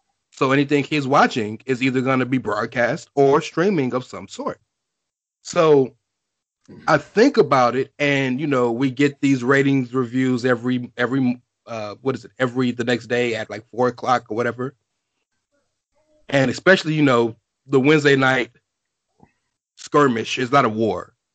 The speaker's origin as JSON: {"language": "English", "region": "the South", "country": "United States", "said": "All four of us are from the South."}